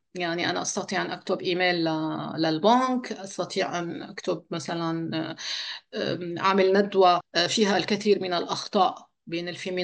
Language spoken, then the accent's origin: Arabic; Syria; moved away; أنا تم استئصالي من سوريا